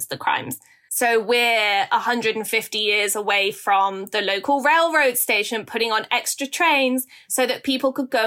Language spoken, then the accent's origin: English; England, United Kingdom; Yeah, so I grew up being shown pictures by my grandma of America.